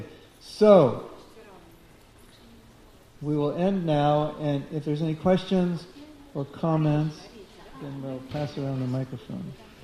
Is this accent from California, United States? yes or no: yes; Los Angeles, California, United States; This is Los Angeles. I grew up in Los Angeles.